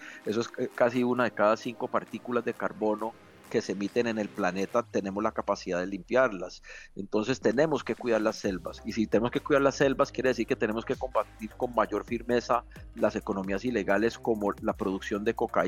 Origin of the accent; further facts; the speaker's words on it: Cali, Valle del Cauca, Colombia; Entonces, esto es un como caleño, pues es un sentimiento muy bello, y seguiremos trabajando para proyectar a Cali.